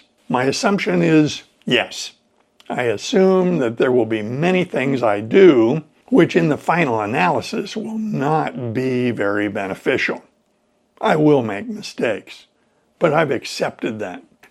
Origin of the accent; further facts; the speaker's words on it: United States; When I was growing up in the United States, quitting was considered a very negative behavior.